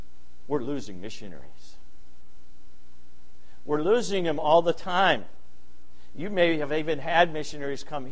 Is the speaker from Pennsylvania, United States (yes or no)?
no; Grand Rapids, Michigan, United States; I grew up in Grand Rapids, the holy city, you know.